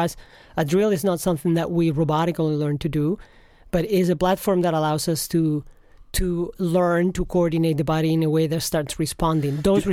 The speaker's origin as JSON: {"language": "English", "town": "Madrid", "region": "Community of Madrid", "country": "Spain", "tie": "born or raised there", "also_born_or_lived": "North Africa / India / Western United States", "lives_now": "United States", "said": "I am from Madrid, Spain, where I grew up. And I have lived in Spain, in North Africa, in India. I lived in the Western United States when I was a kid. And about 15 years, I settled in the New York area where I live."}